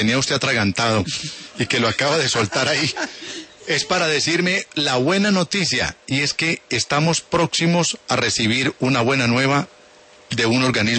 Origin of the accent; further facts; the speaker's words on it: Coffee Region, Colombia; born there; Mi tierra, yo nací allá.